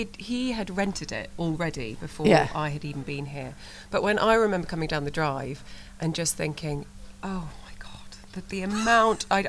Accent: Hong Kong; born there; I was born in Hong Kong. We had a great sort of Asian influence within my upbringing.

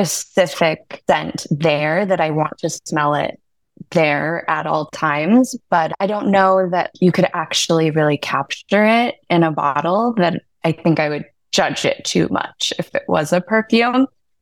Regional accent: Hawaii, United States; also born or lived in Philippines; So I was born in Hawaii, and then we moved to the Philippines, where my mom is from. And then we had 1 year in Anaheim, where my grandparents live

